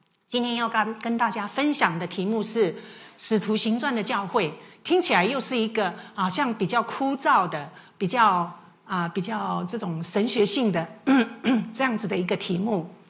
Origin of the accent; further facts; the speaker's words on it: Taiwan; 我们会想要去打，是因为我们从台湾来的。